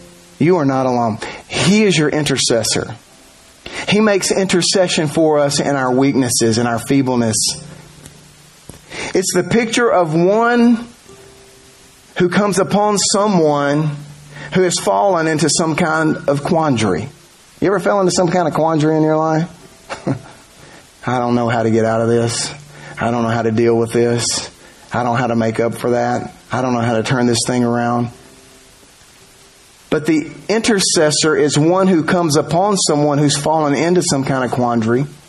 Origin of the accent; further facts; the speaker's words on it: Arkansas, United States; We're from South Arkansas.